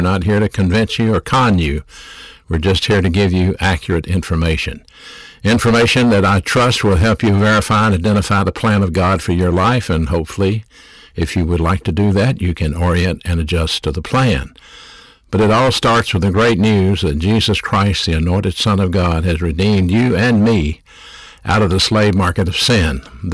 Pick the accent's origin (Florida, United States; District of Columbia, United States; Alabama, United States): Alabama, United States; Birmingham; I grew up in Birmingham, Alabama, in a single-parent home. I never met my father.